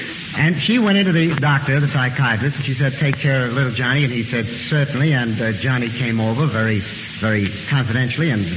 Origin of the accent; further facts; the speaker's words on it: Orange, New Jersey, United States; I'm from Orange, New Jersey.